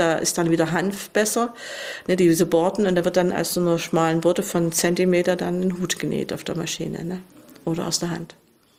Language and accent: German; Dresden, Saxony, Germany; ich habe in Dresden ja auch gelernt. Ich komme ja auch von da. Ich komme aus Pillnitz